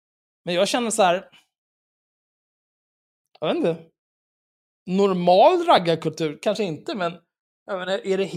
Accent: Stockholm, Stockholm County, Sweden; jag är född och uppvuxen i Stockholm

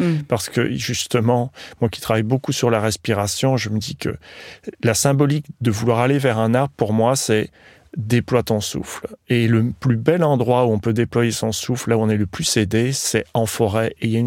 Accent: Belgium; moved away as an adult; je suis parti de Belgique, j'ai acheté une ferme en ruine avec 9 hectares

